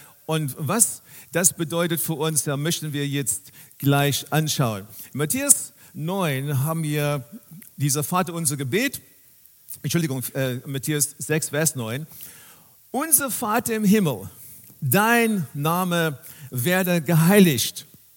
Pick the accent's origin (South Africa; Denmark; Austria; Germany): South Africa; Ich bin in Südafrika aufgewachsen